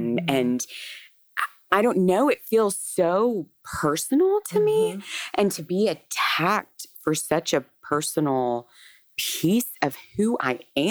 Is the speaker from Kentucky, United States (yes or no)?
no; Tennessee, United States; I'm a Tennessee gal, too.